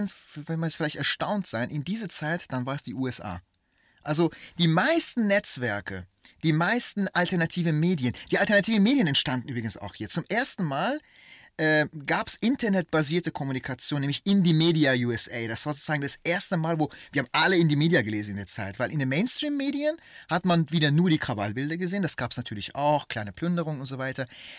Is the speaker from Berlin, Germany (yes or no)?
no; Cologne, North Rhine-Westphalia, Germany; Ich komme aus Köln